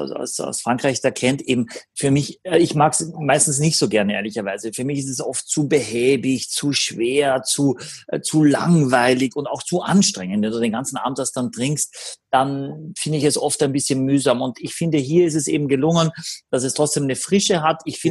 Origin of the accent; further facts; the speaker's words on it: Austria; ich bin schon froh, wenn ich Deutsch kann als Österreicher.